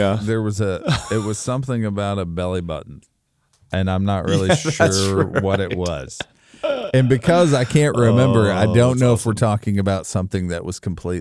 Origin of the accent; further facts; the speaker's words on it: Kentucky, United States; I'm from Kentucky.